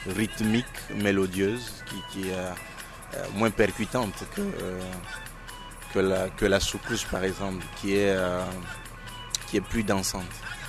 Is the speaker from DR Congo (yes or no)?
yes; DR Congo; now in Montreal, Canada; Je suis du Congo, de la République démocratique du Congo.